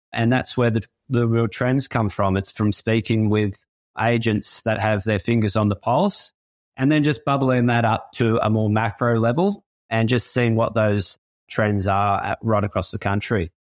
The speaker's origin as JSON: {"language": "English", "country": "Australia", "said": "Yeah, well, I'm from Australia. So just moved back after that experience."}